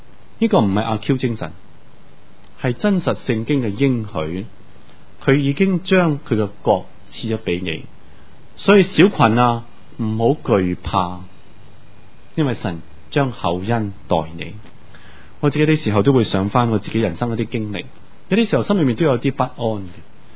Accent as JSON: {"language": "Chinese", "region": "Guangdong", "country": "China", "said": "我们广东人经常都说卸膊卸膊卸膊不好的，"}